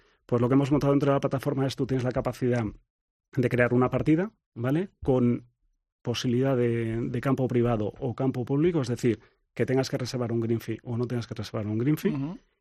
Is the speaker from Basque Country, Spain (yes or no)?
yes; San Sebastián, Basque Country, Spain; Y bueno, nosotros somos de San Sebastián, además